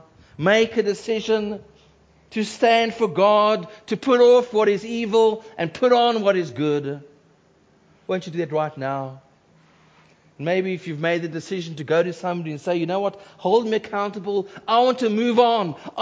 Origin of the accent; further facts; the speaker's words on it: Cape Town, Western Cape, South Africa; And when I was growing up in Cape Town, it was glorious to see this man.